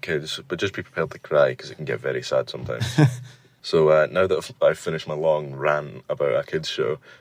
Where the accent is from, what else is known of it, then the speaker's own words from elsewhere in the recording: Scotland, United Kingdom; I'm from Scotland.